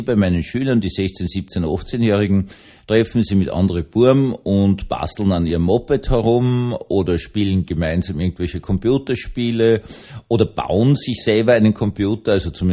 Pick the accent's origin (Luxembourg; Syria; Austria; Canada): Austria; Also das würde ich jetzt so als Österreicher sehr cool empfinden.